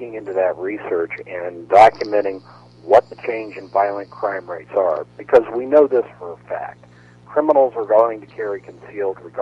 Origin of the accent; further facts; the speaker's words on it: Florida, United States; also born or lived in Virginia; now in California, United States; I grew up in Florida, and I moved away the same year that they passed concealed carry. Mm-hmm. And I left there to go to Virginia.